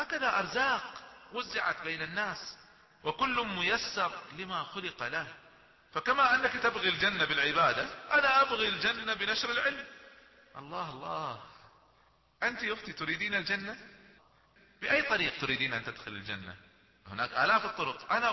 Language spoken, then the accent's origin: Arabic; Kuwait; أذكر مرة في واحد من الشباب دخل عندنا في الكويت إلى واحد من التجار الكبار